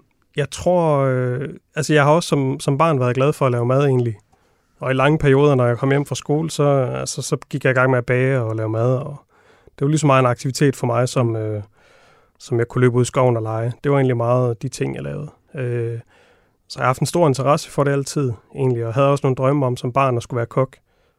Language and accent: Danish; Vejle, Region of Southern Denmark, Denmark; jeg er 31 år og født og opvokset i Vejle, hvor jeg også har min butik og mit værksted i dag.